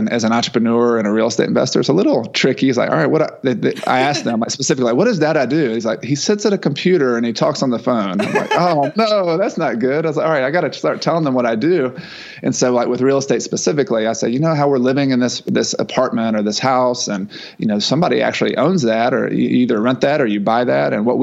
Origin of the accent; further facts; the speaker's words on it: the South, United States; I'm from the South, so maybe that doesn't resonate with anybody else.